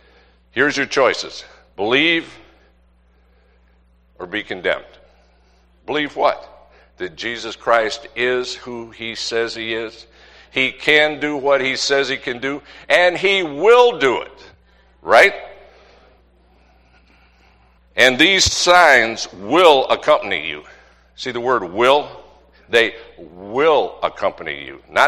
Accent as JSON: {"language": "English", "region": "the South", "country": "United States", "tie": "born or raised there", "said": "Now, believe it or not, I'm an old country boy. As a kid, I grew up in the South."}